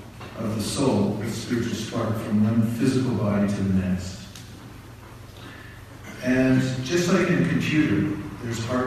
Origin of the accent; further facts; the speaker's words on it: California, United States; I'm from California.